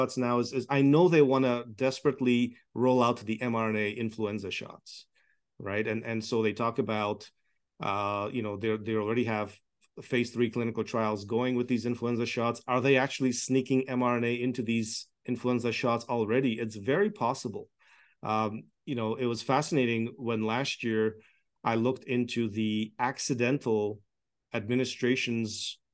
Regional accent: Toronto, Ontario, Canada; listen, I grew up in Toronto. Like, I was very central, politically all my life. I'm an immigrant kid from a communist country.

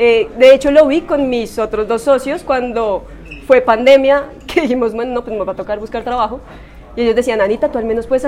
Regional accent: Bogotá, Colombia; Y nací en Bogotá, okay. Sí, mis papás también nacieron en Bogotá, somos bien rolos.

